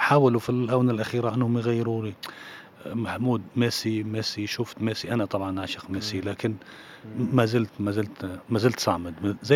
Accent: Amman, Amman Governorate, Jordan; أنا من عمان، من نفس عمان.

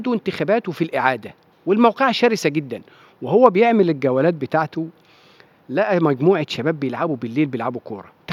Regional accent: Santis, Egypt; سنتيس طبعا كانت أكتر بلد بتنظم دورات لأن دي قريتي

